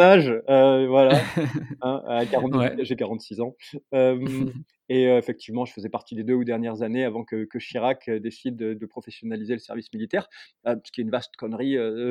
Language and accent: French; Marseille, Provence-Alpes-Côte d'Azur, France; born there; moved away; moi je suis né par hasard à Marseille et c'est une ville, une région que j'aime beaucoup, c'est une ville que j'ai aimé quitter dès que j'ai pu la quitter aussi, et j'y reviens toujours avec plaisir